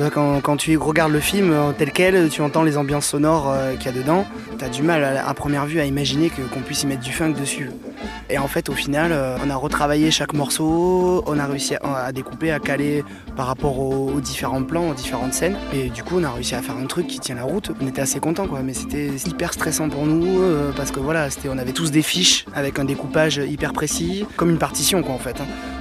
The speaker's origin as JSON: {"language": "French", "town": "Bordeaux", "region": "Nouvelle-Aquitaine", "country": "France", "said": "On est tous blancs, on vient de Bordeaux, de France."}